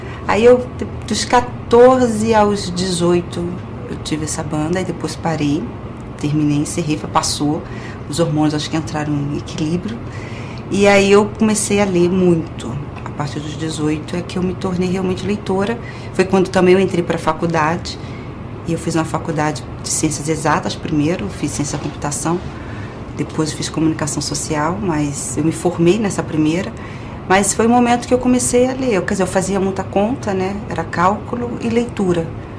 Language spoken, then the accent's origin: Portuguese; Rio de Janeiro, Brazil; Eu sou do Rio de Janeiro, nascida e criada lá.